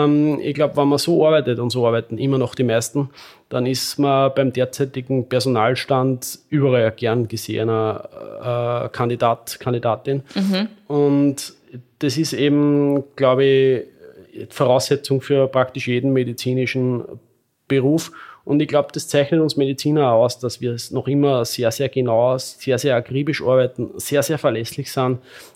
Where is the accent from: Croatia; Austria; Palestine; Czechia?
Austria; Lower Austria; Ich bin nach Wien gegangen als Niederösterreicher.